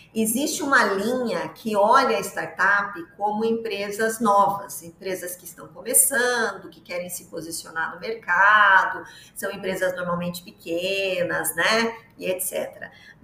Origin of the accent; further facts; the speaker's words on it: Sorocaba, São Paulo, Brazil; Falando aí que sou de Sorocaba, interior de São Paulo, mas não tão interior assim, porque é pertinho de São Paulo, né?